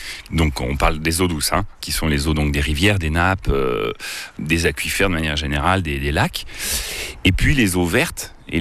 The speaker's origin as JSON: {"language": "French", "town": "Chédigny", "region": "Centre-Val de Loire", "country": "France", "tie": "born or raised there", "said": "Alors moi, j'ai grandi donc à Chédigny."}